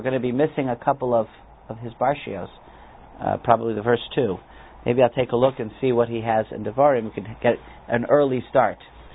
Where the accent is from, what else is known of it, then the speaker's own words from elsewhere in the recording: Silver Spring, Maryland, United States; one of them, who's a very nice boy from my hometown, a Lanceman, Silver Spring, Maryland